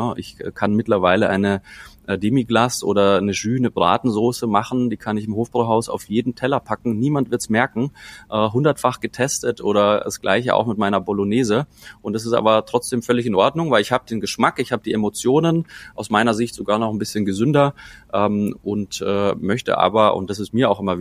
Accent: Bavaria, Germany; ich bin als bayerischer Bur im Münchner Oberland aufgewachsen mit Lederhose, Weißwurst und Co.

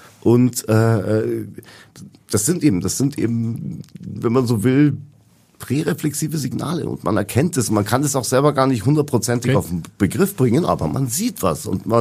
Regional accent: Munich, Bavaria, Germany; Und ich bin in München geboren, aufgewachsen und musste mich dann irgendwie, damals musste man sich noch entscheiden für eine Staatsbürgerschaft.

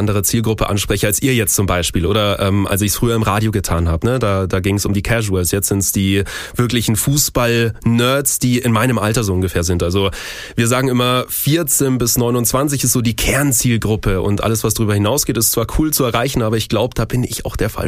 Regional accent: Munich, Bavaria, Germany; born there; ich bin gebürtiger Münchner

